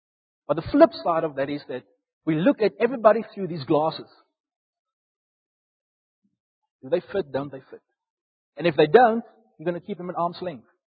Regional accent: Upington, Northern Cape, South Africa; Yeah, I come from Uppington, the Platteland. I end up in Stellenbosch of all places.

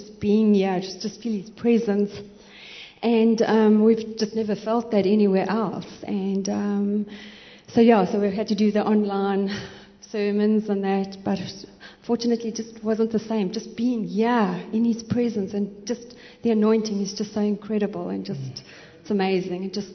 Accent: London, United Kingdom; Basically, I've born and bred in East London all my life. I've been here.

